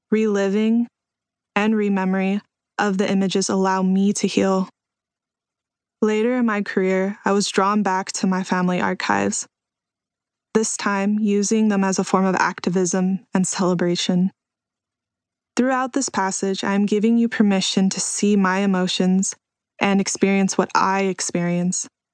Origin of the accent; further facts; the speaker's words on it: Houston, Texas, United States; I am a contemporary artist and visual activist, born and raised in Houston, Texas.